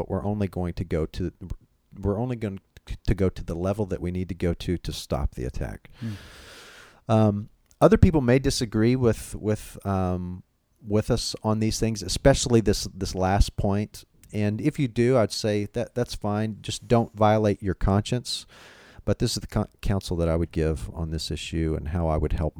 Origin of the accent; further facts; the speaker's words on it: Texas, United States; Now, it's no secret that I was raised in Texas, and so there is a soft spot in my heart for street justice.